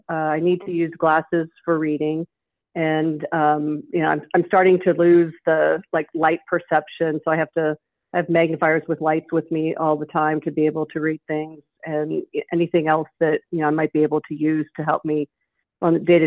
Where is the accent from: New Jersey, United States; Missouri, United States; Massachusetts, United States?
Missouri, United States; St. Louis; We're a Italian Catholic family here. We grew up here in St. Louis.